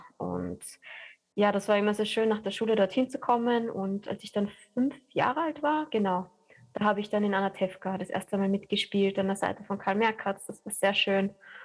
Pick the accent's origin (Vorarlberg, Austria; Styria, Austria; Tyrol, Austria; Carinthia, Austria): Carinthia, Austria; Klagenfurt; also born or lived in Vienna; Ich bin in Wien geboren, und als ich ein halbes Jahr alt war, bin ich dann nach Klagenfurt gezogen, weil mein Papa die Intendanz im Stadttheater Klagenfurt begonnen hat. Und dann halt auch als Regisseur gearbeitet hat. Und bis ich 16 war, habe ich dann in Kärnten gelebt.